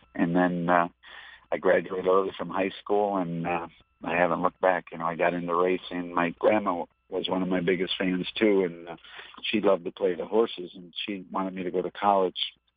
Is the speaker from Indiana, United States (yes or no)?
no; Palos Heights, Illinois, United States; We grew up in Palos Heights, Illinois, and our neighbors had horses.